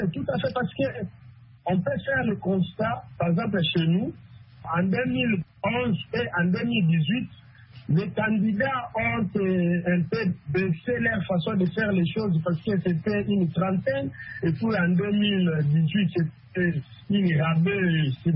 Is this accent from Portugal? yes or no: no; DR Congo